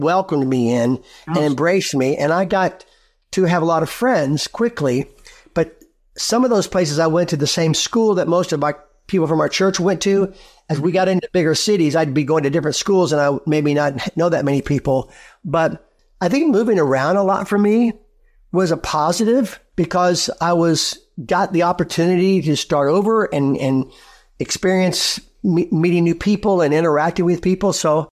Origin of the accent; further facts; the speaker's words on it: Pompano Beach, Florida, United States; also born or lived in Valdosta, Georgia / Del City, Oklahoma; Born in Pompano Beach, Florida, Fort Lauderdale. In there through my seventh grade year, then moved to Valdosta, Georgia. He took another church there, then moved to Del City, Oklahoma, right outside Oklahoma City.